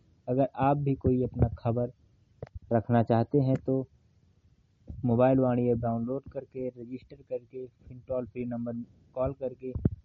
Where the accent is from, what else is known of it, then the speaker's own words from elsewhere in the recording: Ambedkar Nagar, Uttar Pradesh, India; अंबेडकर नगर का रहने वाला हूँ।